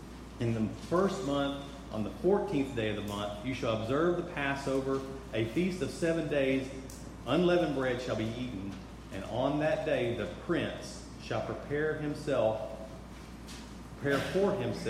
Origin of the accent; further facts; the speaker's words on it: Arkansas, United States; I'm from Arkansas. And you'll have to pardon me for the pronunciation of this man's name.